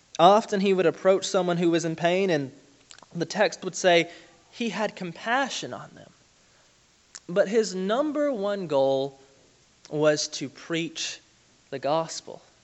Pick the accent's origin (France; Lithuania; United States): United States; Alabama; I grew up in Alabama in the country, and you have to drive about 10 miles either way to get to a store